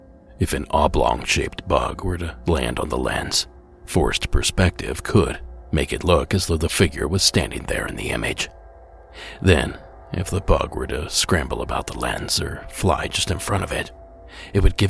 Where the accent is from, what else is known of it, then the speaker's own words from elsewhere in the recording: Ohio, United States; moved away as an adult; Now, I grew up in Ohio, in southeastern or east central, depending on how you look at it. I went to school in northwest Ohio, and I lived in the state until I was around 27 years old